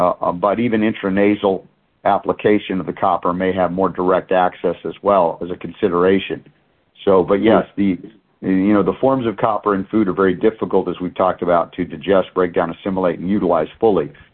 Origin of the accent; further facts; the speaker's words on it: Georgia, United States; When I grew up in Georgia, I think, you'll remember this, Lithia Springs was named because it was lithium that was rich in the water